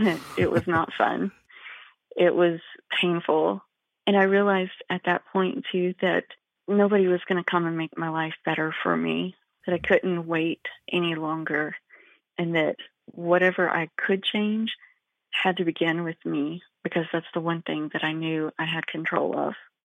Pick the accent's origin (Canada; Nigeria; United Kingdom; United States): United States; Kentucky; accent: Eastern Kentucky; Yeah, I think still it's something that comes up when I'm around my birth family.